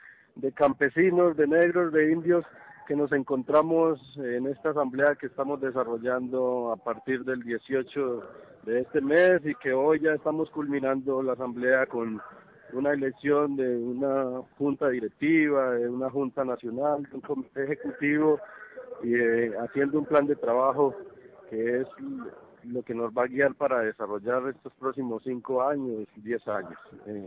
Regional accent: Colombia; Digo nuestro presidente pues que somos colombianos

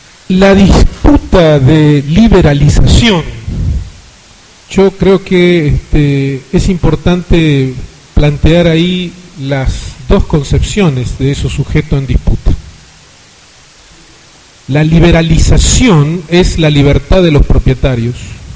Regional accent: Argentina; hace más de 50 años, en mi país, en Argentina

